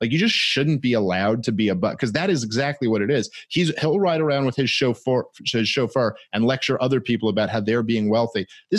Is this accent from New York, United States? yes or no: yes; New York, United States; it just makes my blood boil, both as a New Yorker and someone who just believes in freedom.